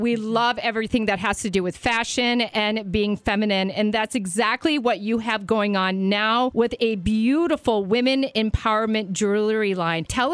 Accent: Scottsdale, Arizona, United States; born there; I was born in Scottsdale. So I remember looking at my mom. She always had beautiful turquoise jewelry on.

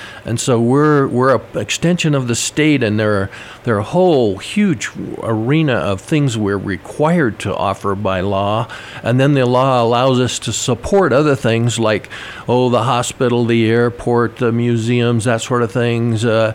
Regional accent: Nebraska, United States; I grew up in Nebraska. My dad was the mayor of our town for over 20 years

